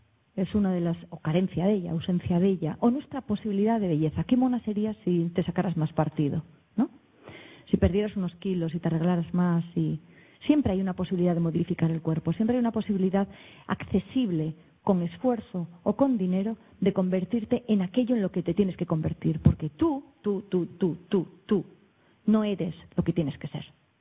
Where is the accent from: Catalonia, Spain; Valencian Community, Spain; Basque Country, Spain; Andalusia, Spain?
Basque Country, Spain; Bilbao; now in Madrid, Spain; Y yo crecí en el País Vasco, es donde nací, en Bilbao. Se me nota, ¿no?